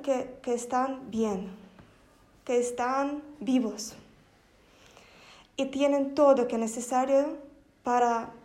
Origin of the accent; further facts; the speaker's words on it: Ukraine; Como ucraniana puedo decir que ya hace un mes de guerra